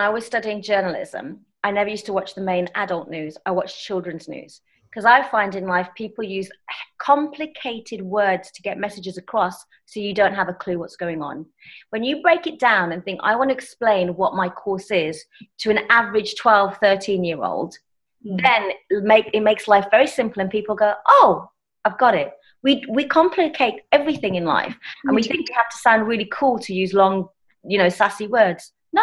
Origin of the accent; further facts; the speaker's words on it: United Kingdom; we're both British